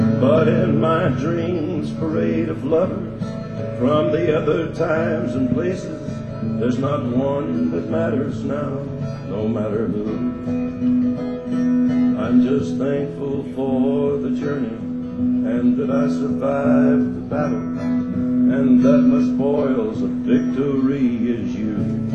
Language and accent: English; Jamaica; I came from Jamaica, I didn't have any shoes.